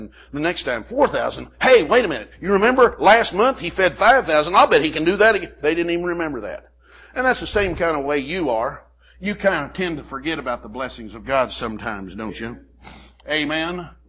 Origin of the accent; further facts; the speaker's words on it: Texas, United States; Whenever I was growing up in the Texas Panhandle, we had a couple of guys that found an old haunted house out in the country.